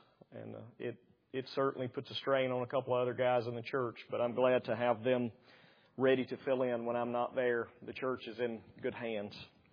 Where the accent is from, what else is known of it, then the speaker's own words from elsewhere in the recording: Alabama, United States; Well, I'm from Alabama. I readily admit